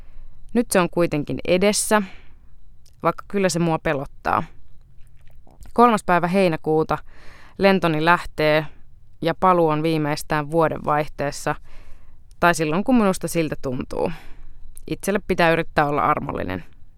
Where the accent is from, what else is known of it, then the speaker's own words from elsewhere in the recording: Central Finland, Finland; also born or lived in Kolkata, India; now in Helsinki, Finland; 28-vuotias helsinkiläistynyt kristitty nainen. Mun juuret ulottuu Intian Kalkuttaan, josta matkani jatkui vihreään Keski-Suomeen, aina kotipihan suuren lehmuksen alle.